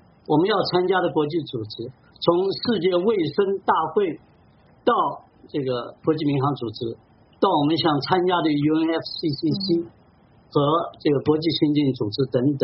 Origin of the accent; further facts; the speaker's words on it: Taiwan; 我们都成长在台湾